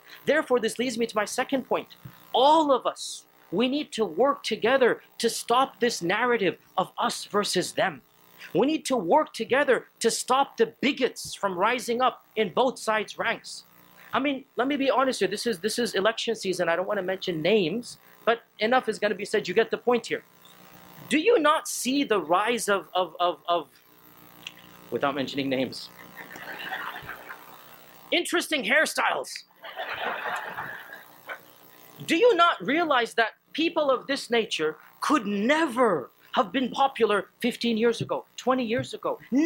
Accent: Texas, United States; born there; I'm a born American citizen, I was born in Texas.

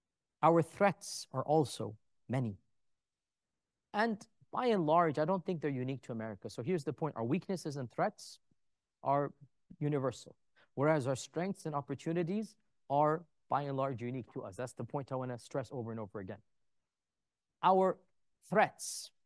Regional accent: Karachi, Sindh, Pakistan; And in that list as well was Karachi, Pakistan, which was shocked to me because I'm from Karachi, but I'm not speaking to them in Urdu.

